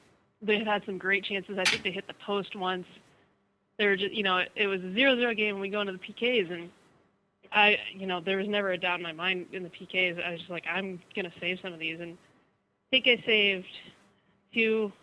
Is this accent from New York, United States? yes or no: no; Illinois, United States; You know, I grew up in Illinois